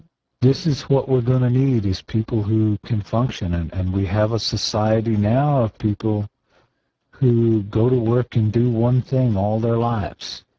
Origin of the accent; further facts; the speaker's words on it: Chicago, Illinois, United States; My brothers and I, although we grew up in Chicago, anytime something needed to be done